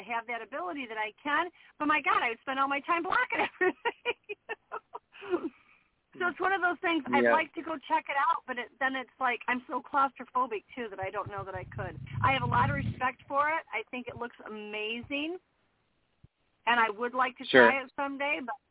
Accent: Michigan, United States; moved away as an adult; now in South Carolina, United States; for me, South Carolina is more high pace only because I'm born and raised in Michigan.

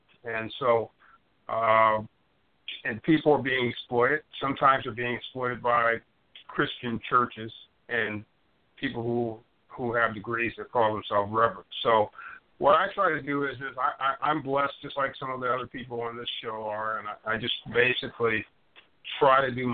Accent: Compton, California, United States; I thought I was cool because, you know, I'm from Compton, California.

